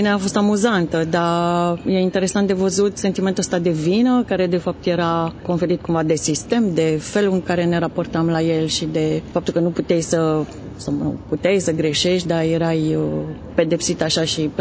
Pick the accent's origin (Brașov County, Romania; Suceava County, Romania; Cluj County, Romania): Brașov County, Romania; Brașov; sunt scriitoare, vin din Brașov